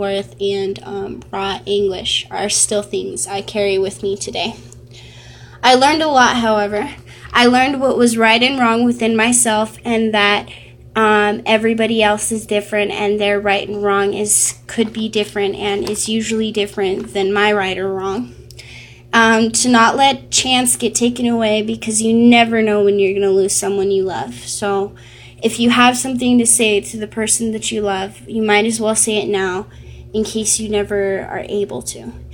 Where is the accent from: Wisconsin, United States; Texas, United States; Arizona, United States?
Arizona, United States; Tucson; Tucson is where I was born, so naturally I learned to love it. It's my hometown. I'm a native Tucsonian.